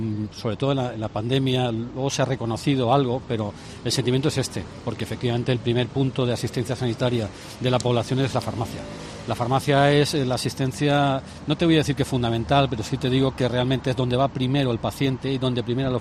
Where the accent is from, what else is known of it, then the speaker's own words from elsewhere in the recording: Madrid, Community of Madrid, Spain; born there; Yo nací en Embajadores.